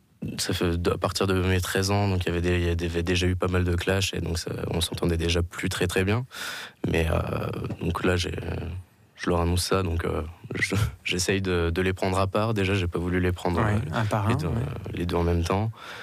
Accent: Bogny-sur-Meuse, Grand Est, France; Donc, je viens de Bogny-sur-Meuse, dans les Ardennes, un petit village à 15 minutes de Charleville-Mézières.

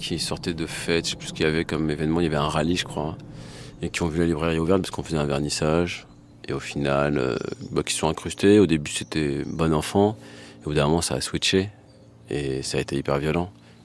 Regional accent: France; born there; je suis français alors que je suis né ici, hein. Mais il y a encore aujourd'hui des gens qui nous demandent de nous intégrer alors qu'on est de la troisième génération à vivre en France

